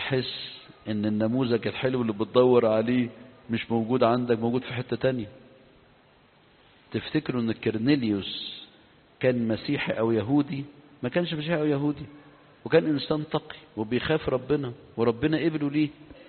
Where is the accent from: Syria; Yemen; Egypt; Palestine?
Egypt; قبل ما القصة تنتشر عندنا في مصر أو توصل مصر